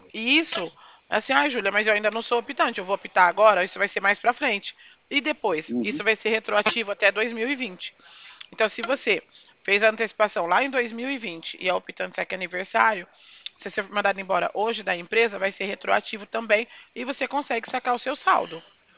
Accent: Bebedouro, São Paulo, Brazil; Porque eu sou de Bebedouro, tá? É pertinho, né? Nem é tão longe, dá uma horinha de viagem. Sou de Bebedouro, tá bom?

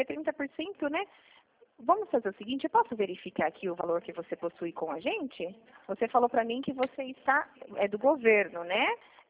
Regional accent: Cordeirópolis, São Paulo, Brazil; eu sou de Cordeirópolis. Na verdade, eu sou uma vendedora externa. E aí, no momento, eu estou em Cordeirópolis hoje.

